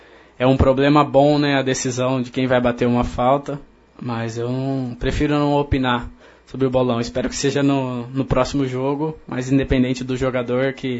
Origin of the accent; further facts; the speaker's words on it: Hortolândia, São Paulo, Brazil; also born or lived in Campinas; Sou natural de Campinas, mas eu sempre morei em Hortolândia.